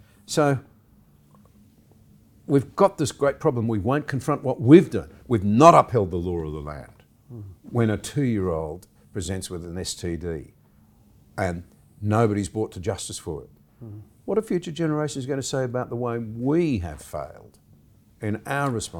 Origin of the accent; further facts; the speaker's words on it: Gunnedah, New South Wales, Australia; I grew up in the Gunnedah area, went to school in Gunnedah.